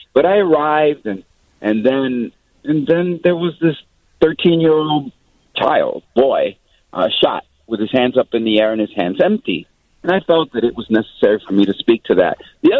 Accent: Chicago, Illinois, United States; I'm still a Chicagoan who loves the city of Chicago

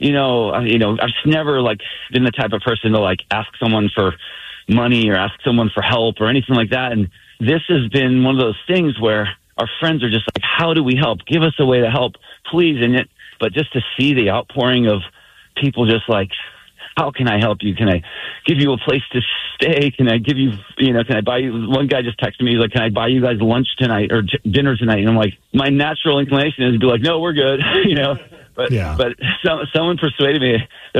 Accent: Santa Barbara, California, United States; born or raised there

